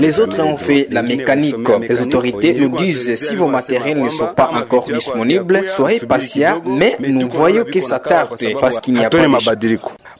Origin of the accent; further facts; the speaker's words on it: Ntamugenga, North Kivu, DR Congo; Moi, je suis d'Ntamugenga Rutshuru.